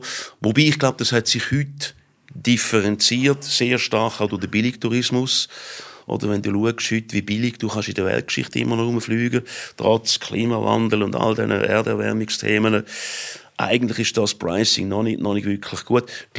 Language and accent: German; Thurgau, Switzerland; Also ich bin aus dem Thurgau ins Toggenburg Skifahren am Mittwochnachmittag